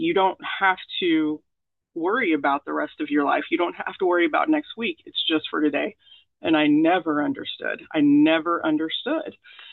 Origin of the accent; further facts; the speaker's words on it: Arkansas, United States; I am married, remarried to a great guy who ironically is from Riverside, and we grew up together in Northwest Arkansas, and he moved here to be with me.